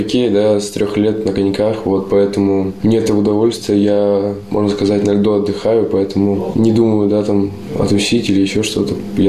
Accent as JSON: {"language": "Russian", "town": "Perm", "region": "Perm Krai", "country": "Russia", "also_born_or_lived": "Kungur", "said": "Но родился я в Перми, и думаю, что я скорее пермяк, но начинал в Кунгуре"}